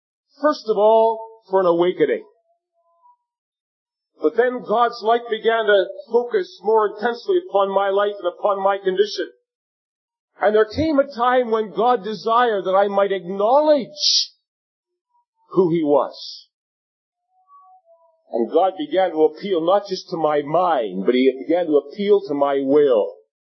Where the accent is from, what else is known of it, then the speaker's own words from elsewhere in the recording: Leamington, Ontario, Canada; situated in Leamington, and so if you want to look in your Heinz ketchup bottles, you'll see the name of my hometown. That's where I was born.